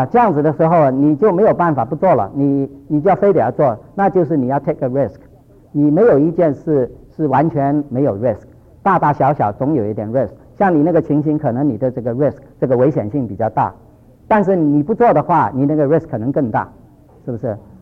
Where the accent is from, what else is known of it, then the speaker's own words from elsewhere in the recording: China; 有时候我们中国人的老脾气就出来了